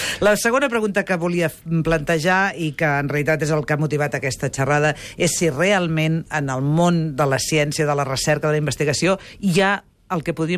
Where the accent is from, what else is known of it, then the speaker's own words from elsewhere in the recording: Badalona, Catalonia, Spain; I jo, com a bona badalonina, me'n